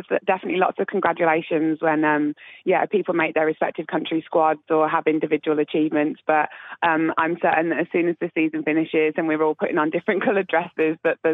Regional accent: Birmingham, West Midlands, United Kingdom; and Birmingham is my hometown. So it's where I was born, where I grew up.

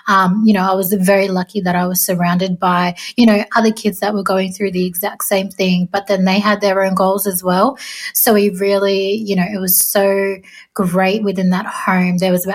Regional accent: New South Wales, Australia; proud Jarrawal Waka Waka and Willy Willy woman from southeast Queensland, and I grew up in Western Sydney down on Dari country.

